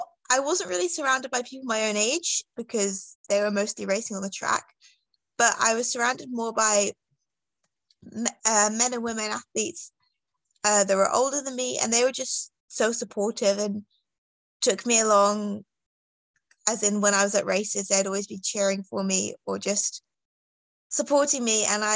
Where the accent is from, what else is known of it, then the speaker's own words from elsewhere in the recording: England, United Kingdom; Yeah, so I'm from the United Kingdom. I grew up in England